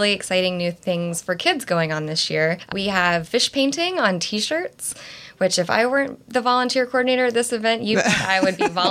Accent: Tennessee, United States; And a fun fact is that I am from Tennessee, which is the volunteer state.

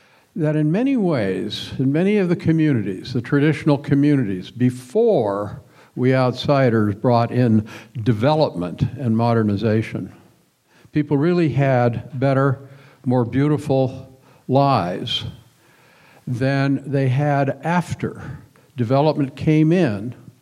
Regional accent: Longview, Washington, United States; I grew up down in Longview, Washington, which many of you, I'm sure, know, lumber town.

